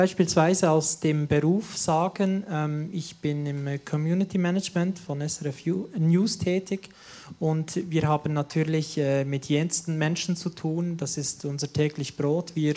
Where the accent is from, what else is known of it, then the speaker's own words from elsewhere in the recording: Interlaken, Bern, Switzerland; ich bin im Raum Interlaken aufgewachsen, zunächst einmal. Da bin ich aufgewachsen